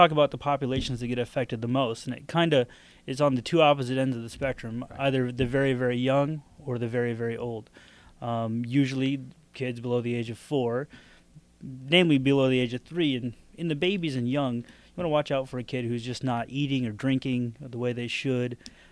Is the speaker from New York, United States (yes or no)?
no; Fort Dodge, Iowa, United States; Yeah, I grew up in Fort Dodge and went to undergrad over at Iowa State